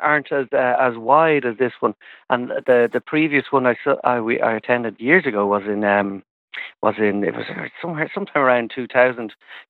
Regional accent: Ireland; Well, we're definitely Irish.

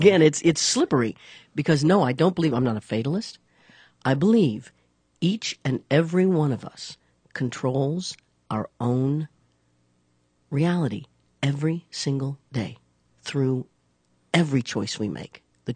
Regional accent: Leavenworth, Kansas, United States; born there; I said I was born. I was born in Leavenworth, Kansas. I wanted to be a rock star.

